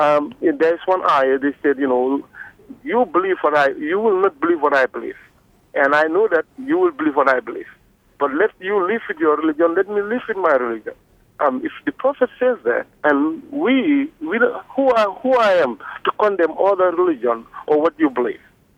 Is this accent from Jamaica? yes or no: no; Gambia; English is a second language; now in Anchorage, United States; And I'm calling here from Anchorage, Alaska. And I'm just, I'm a Muslim, by the way, from the Gambia in Africa.